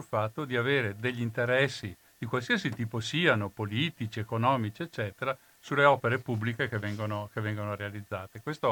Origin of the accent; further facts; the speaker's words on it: Trentino-Alto Adige, Italy; born there; Io sono nato in Valsugana